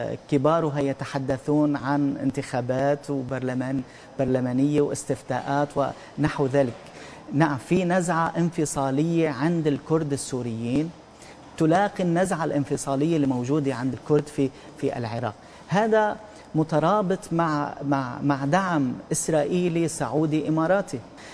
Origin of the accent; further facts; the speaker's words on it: Lebanon; ويتم محاصرتنا نحن كلبنانيين والضغط علينا لبنانيين